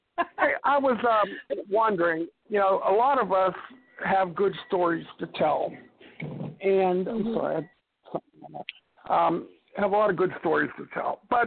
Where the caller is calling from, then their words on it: Pittsburgh, Pennsylvania, United States; I'm calling from the Pittsburgh area.